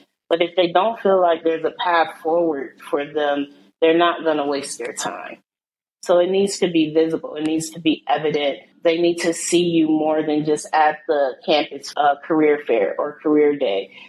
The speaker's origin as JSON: {"language": "English", "region": "New York", "country": "United States", "tie": "born or raised there", "said": "So definitely a New York Knicks fan. I didn't have a choice. That was the home team, right? Even though I was 5 hours away from them."}